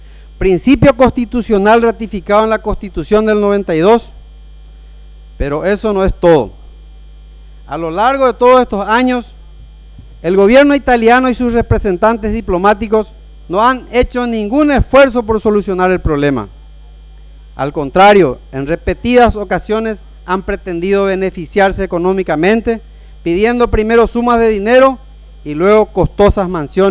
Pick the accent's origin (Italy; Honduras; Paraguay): Paraguay; San Pedro del Ycuamandiyú, San Pedro; Cuando fui intendente municipal de mi ciudad natal, San Pedro de Comandeyú